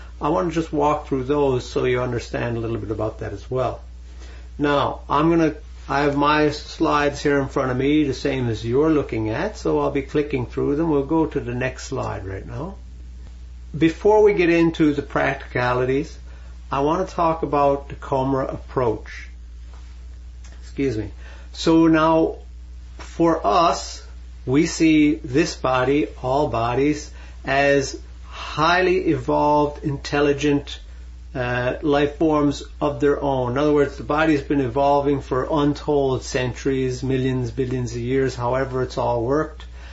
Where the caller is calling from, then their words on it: Vancouver, British Columbia, Canada; I'm joining you from Vancouver, Canada.